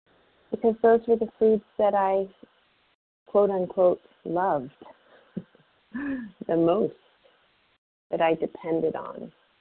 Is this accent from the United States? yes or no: yes; California, United States; I am from California.